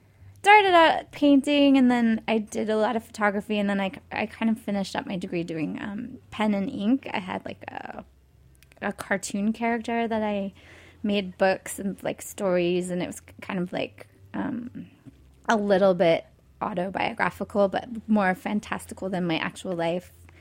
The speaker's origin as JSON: {"language": "English", "town": "San Diego", "region": "California", "country": "United States", "tie": "born or raised there", "said": "I grew up in San Diego, California."}